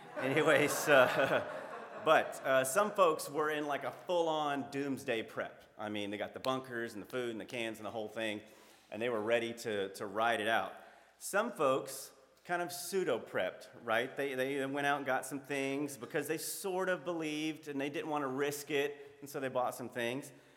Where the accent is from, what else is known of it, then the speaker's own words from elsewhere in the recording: Mobile, Alabama, United States; We are from Alabama. My family's from Mobile, Alabama, and her family's from Southside, where we are. I was a military kid. My dad was in the military. We went all over the globe.